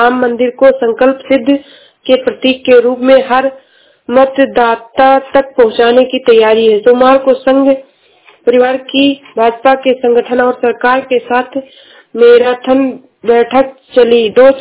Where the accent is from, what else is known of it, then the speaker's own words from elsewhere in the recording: Uttar Pradesh, India; मैं जिला श्रावस्ती से हूँ।